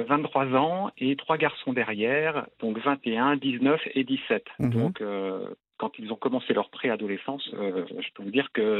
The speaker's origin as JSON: {"language": "French", "town": "Vannes", "region": "Brittany", "country": "France", "said": "Alors, je suis de Vannes, hein, dans le Morbihan également"}